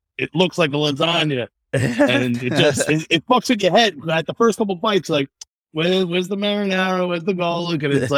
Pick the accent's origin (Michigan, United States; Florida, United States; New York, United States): New York, United States; Brooklyn; now in Rockaway, United States; From Brooklyn and moved down to Rockaway when I was in like 6th grade.